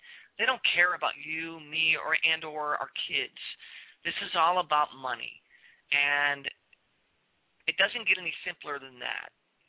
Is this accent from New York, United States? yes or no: no; Chicago, Illinois, United States; moved away as an adult; Now I'm traditionally from Chicago. I was in Chicago for 43 years. So I just actually moved out here.